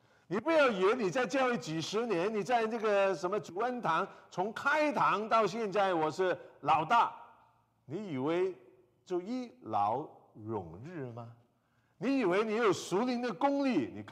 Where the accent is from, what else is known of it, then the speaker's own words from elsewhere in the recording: Hong Kong; moved away as an adult; also born or lived in Saskatoon; 我是从香港土生土长，什么叫下雪从来都没有见过